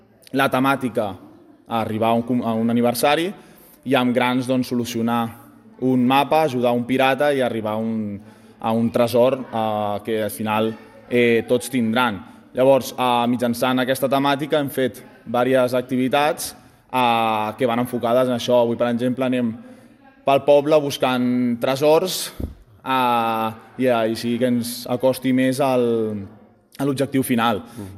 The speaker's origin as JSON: {"language": "Catalan", "town": "Sant Cugat", "region": "Catalonia", "country": "Spain", "said": "Jo sóc dels pocs que són de fora, que sóc de Sant Cugat"}